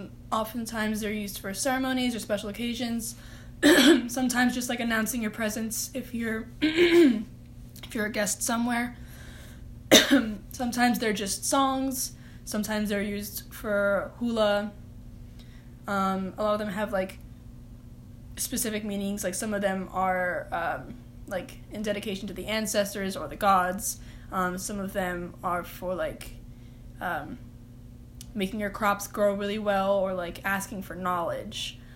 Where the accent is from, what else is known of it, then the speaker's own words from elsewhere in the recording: Waimea, Hawaii, United States; I'm a 20 from Waimea on the Big Island of Hawaii.